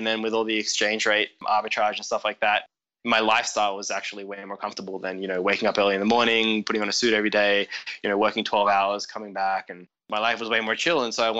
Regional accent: Australia; I'm from Australia. So I was a software recruiter in Sydney.

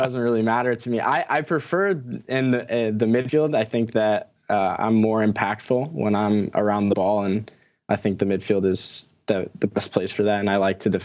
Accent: Texas, United States; I mean, I'm from Texas, so football is all obviously a huge deal down here

